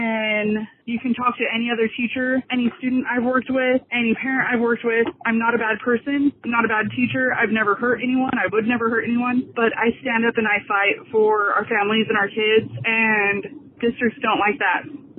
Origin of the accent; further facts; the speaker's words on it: California, United States; I'm from California, and I'm a special education teacher.